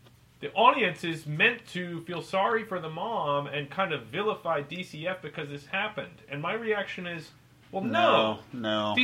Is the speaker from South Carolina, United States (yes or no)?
no; Florida, United States; Like, I'm from Florida, and I have kids.